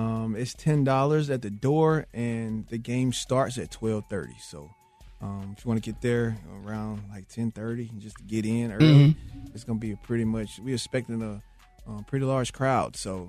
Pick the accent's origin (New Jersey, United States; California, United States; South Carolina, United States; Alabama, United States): South Carolina, United States; Greenwood; in my hometown, Greenwood, South